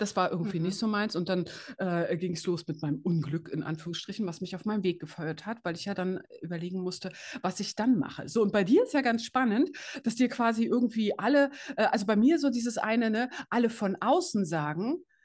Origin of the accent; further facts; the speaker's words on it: East Germany, Germany; Also ich bin ja im Osten aufgewachsen